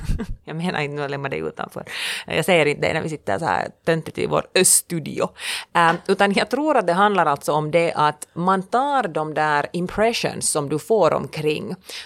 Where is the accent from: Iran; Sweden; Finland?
Finland; Porvoo, Uusimaa; någonting som störde mig själv under min uppväxt i Borgå var det att den här finlandssvenska kretsen